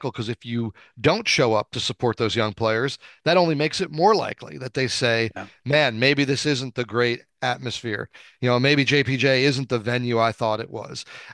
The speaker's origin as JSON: {"language": "English", "region": "New Jersey", "country": "United States", "said": "And where I grew up, so I'm from the North. I'm from North Jersey."}